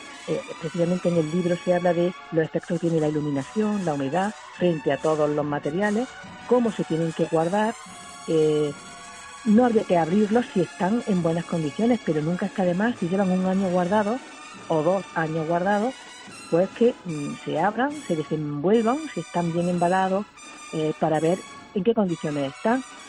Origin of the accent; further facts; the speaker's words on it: Jaén, Andalusia, Spain; now in Granada, Spain; Soy de Jaén, adoptada en Granada porque llevo aquí 32 años.